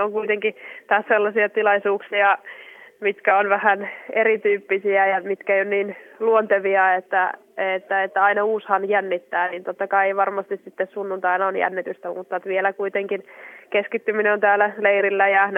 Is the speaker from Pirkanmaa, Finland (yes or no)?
yes; Ikaalinen, Pirkanmaa, Finland; kyllä mä aina muistan sanoa, että mä oon Ikaalisista ja se Ikaalisiin on kiva tulla, se on pieni paikka ja siellä on hyvä rauhoittua ja siellä on kuitenkin lapsuus ja nuoruus vietetty